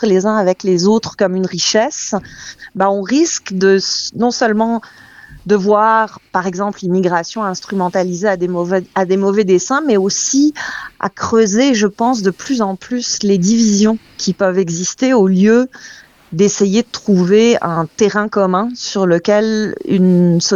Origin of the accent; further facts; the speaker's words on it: Grand Est, France; now in Canada; c'était pas évident de grandir en France avec un nom de famille comme … Moi, je venais d'Alsace, où il y a une certaine homogénéité, disons, qui n'était pas nécessairement très ouverte.